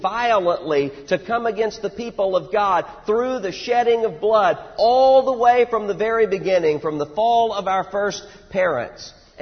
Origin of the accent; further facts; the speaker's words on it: Mississippi, United States; I was home visiting in Mississippi in my hometown while I was working on my doctorate here